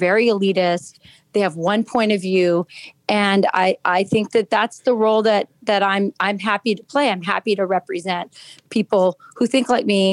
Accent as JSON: {"language": "English", "town": "Lakenheath", "region": "East of England", "country": "United Kingdom", "tie": "born there", "said": "Okay. I was born in Lakenheath, England. I'm an Air Force brat."}